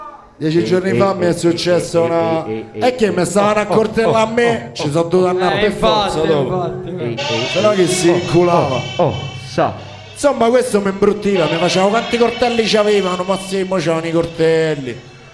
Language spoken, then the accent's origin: Italian; Minerbio, Emilia-Romagna, Italy; Io che sono bolognese verace una cifra invece. E che io sono nato a Minerbio